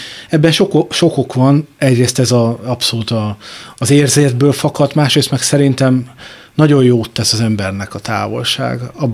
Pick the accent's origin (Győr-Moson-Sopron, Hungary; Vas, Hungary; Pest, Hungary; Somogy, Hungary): Vas, Hungary; Szombathely; Szombathelyen születtem, ott éltem, tehát nem kifejezetten kis településen